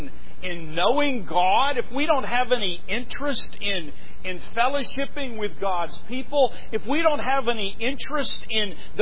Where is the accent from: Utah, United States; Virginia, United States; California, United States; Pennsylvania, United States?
Pennsylvania, United States; Pittsburgh; But I come from Pittsburgh, and I got to tell you, there's a lot of people up there that are confused about this.